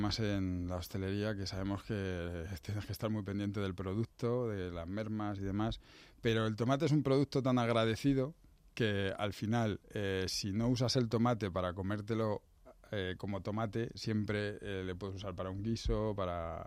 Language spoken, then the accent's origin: Spanish; Madrid, Community of Madrid, Spain; somos madrileños todos. Y nos juntábamos la familia, teníamos todos en un pueblo de Toledo, que se llama Escalona.